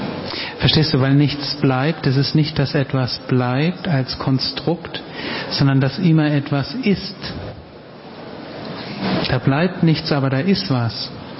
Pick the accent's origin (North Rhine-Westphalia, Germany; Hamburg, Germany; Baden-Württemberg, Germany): Hamburg, Germany; Und er hat gesagt, wo kommst du denn her? Bist du aus Berlin? Da habe ich gesagt, nee, aus Hamburg.